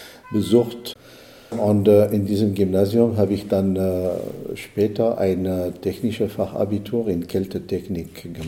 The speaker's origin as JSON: {"language": "German", "country": "Algeria", "second_language": "German", "said": "Ich habe in Berlin studiert. Ich komme aus Algerien."}